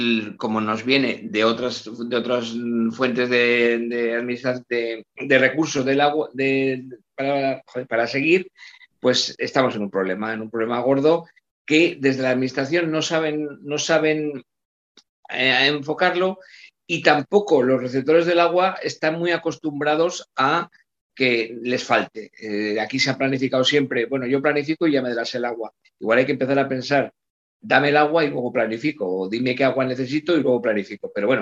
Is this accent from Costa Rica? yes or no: no; Bilbao, Basque Country, Spain; born there; moved away; yo nací en Bilbao. En Bilbao, estoy en Bilbao, que como sabéis llueve.